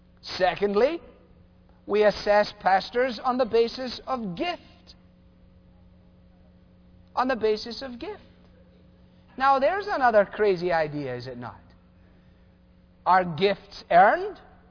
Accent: Scotland, United Kingdom; as a kid growing up in Scotland

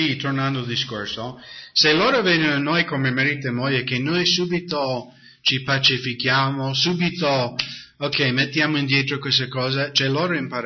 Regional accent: United States; Italian is a second language; io ero bambino negli anni 60 in America

